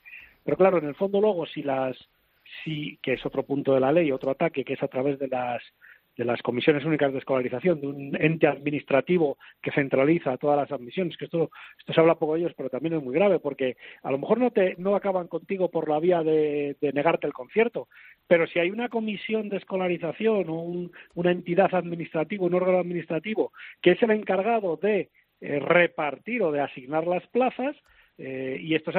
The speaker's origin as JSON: {"language": "Spanish", "country": "Spain", "said": "como español"}